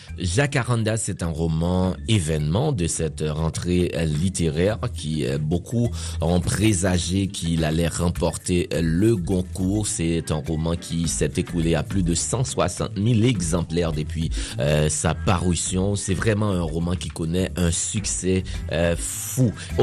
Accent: Port-au-Prince, Ouest, Haiti; Chez nous en Haïti, à Port-au-Prince

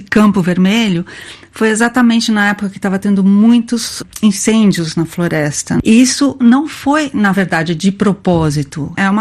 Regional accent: São Paulo, Brazil; Eu sou de São Paulo e morei em cidade grande, né?

